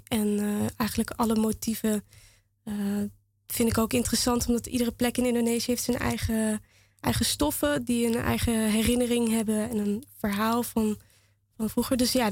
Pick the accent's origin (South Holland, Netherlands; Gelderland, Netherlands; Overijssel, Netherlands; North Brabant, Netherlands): Gelderland, Netherlands; Beuningen; In Beuningen.